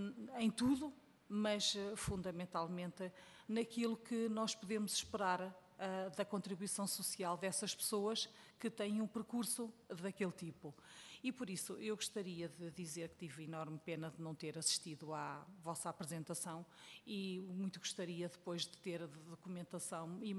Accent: Leiria, Centro, Portugal; eu sou de Leiria

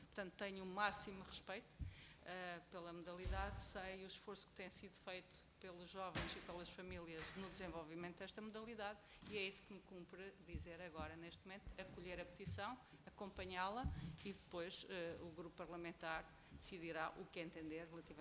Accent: Algarve, Portugal; na minha região, que é o Algarve e de onde eu sou originário

